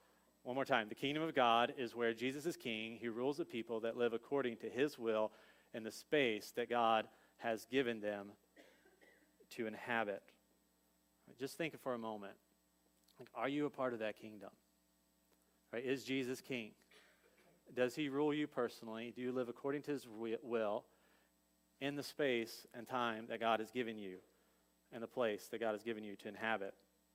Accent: Ohio, United States; There was one with just Texas and Ohio. I'm from Ohio.

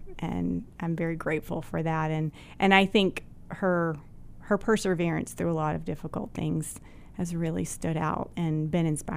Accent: Simpsonville, South Carolina, United States; I grew up in Simpsonville, South Carolina, which is a small town in the upstate of South Carolina near Greenville.

